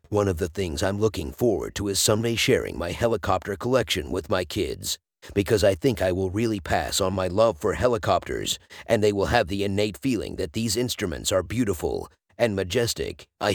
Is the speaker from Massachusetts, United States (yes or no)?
no; Houston, Texas, United States; I'm from the Houston area